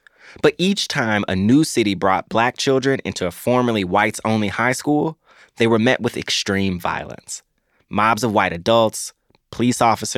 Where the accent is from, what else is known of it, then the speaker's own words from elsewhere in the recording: Memphis, Tennessee, United States; I grew up in Memphis City Schools, and the reality is the Memphis 13 made it possible for me to get a better education.